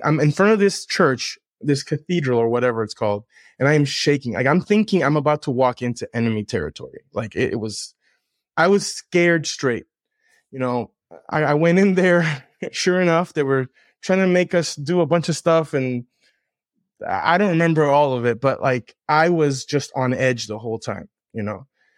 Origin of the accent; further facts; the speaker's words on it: Miami, Florida, United States; English is a second language; growing up in Miami in the 90s, I'm half Panamanian, half French, living in a culture where I don't look like most Hispanics.